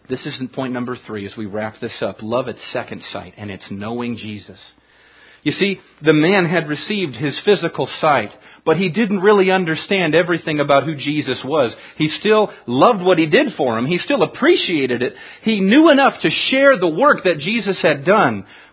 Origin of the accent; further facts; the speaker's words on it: Stockton, California, United States; I grew up in Stockton.